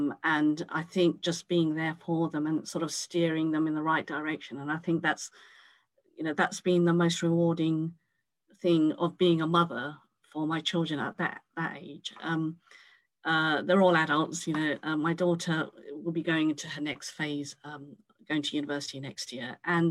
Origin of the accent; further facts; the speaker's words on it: Cambridge, East of England, United Kingdom; I was born and raised in Cambridge. I was literally born about 200 meters from the mosque on Mill Road.